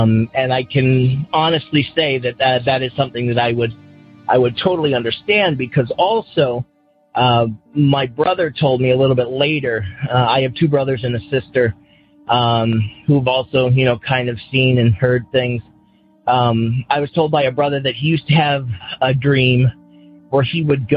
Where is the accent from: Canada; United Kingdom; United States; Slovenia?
United States; Massachusetts; I'm from Massachusetts.